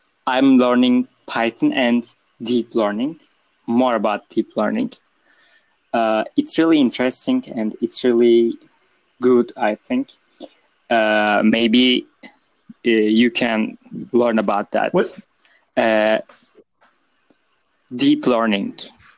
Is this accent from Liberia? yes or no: no; Turkey; English is a second language; I'm a student from Turkey.